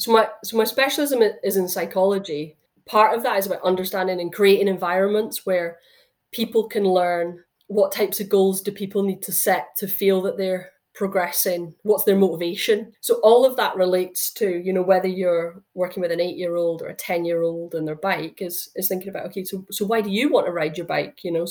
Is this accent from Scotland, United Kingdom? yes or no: yes; Scotland, United Kingdom; living in the country, your bike, you have to be able to ride a bike. So I grew up in the Highlands.